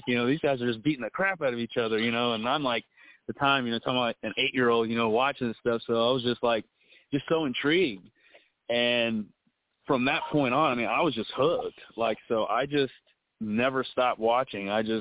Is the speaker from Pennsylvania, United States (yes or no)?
no; New Jersey, United States; born there; also born or lived in Germany; now in San Antonio, United States; I was born in New Jersey, and we moved to Germany when we got stationed out there, and was out there for 6 years. So we moved back to the States, and we moved in down in San Antonio, Texas